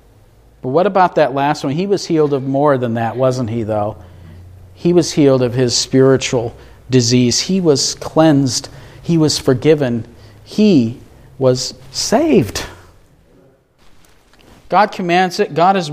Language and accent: English; Peoria, Illinois, United States; met up with some friends there who came up from where I'm originally from Peoria